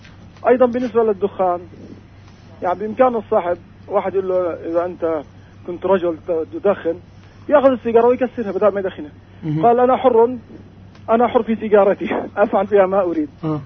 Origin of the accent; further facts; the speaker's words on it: Nablus, West Bank, Palestine; من نابلس.